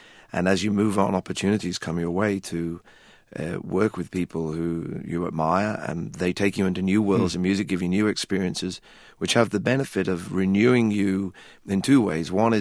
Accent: England, United Kingdom; growing up in England

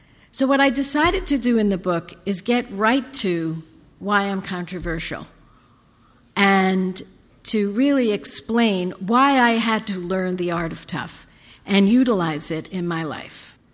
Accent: Brooklyn, New York, United States; I'm an ordinary kid. I grew up in Brooklyn.

